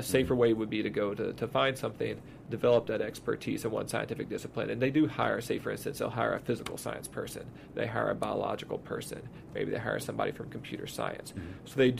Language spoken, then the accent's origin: English; Texas, United States; I'm from East Texas, Southeast Texas.